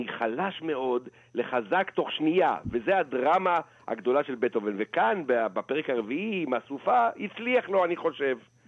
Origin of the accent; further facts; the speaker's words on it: Holon, Tel Aviv District, Israel; הגננת שלי שרה את זה בחולון עיר הנצח שאני גדלתי בה